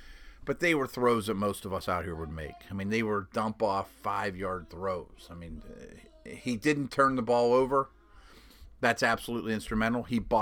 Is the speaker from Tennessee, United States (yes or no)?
no; Jacksonville, Florida, United States; starting with the one here that happened in my hometown, a crazy game. Jacksonville 45, Steelers 42.